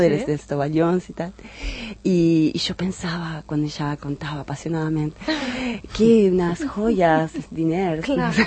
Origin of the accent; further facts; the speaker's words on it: Argentina; Catalan is a second language; now in Catalonia, Spain; sóc argentina